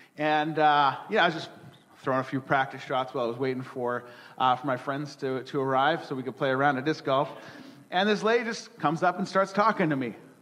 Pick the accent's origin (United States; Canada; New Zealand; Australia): Canada; And being a Canadian, I politely answered her